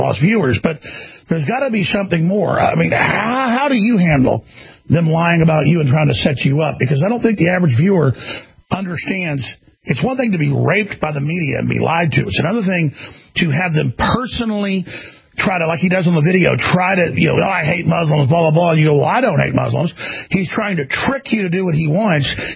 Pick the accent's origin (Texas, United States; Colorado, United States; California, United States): Texas, United States; They spent 6 months where I grew up outside Dallas and put out 2 NPR reports